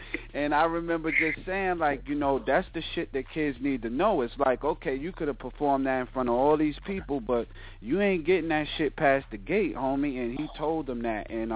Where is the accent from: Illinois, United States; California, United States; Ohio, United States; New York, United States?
New York, United States; I grew up in New York, so Special K was huge.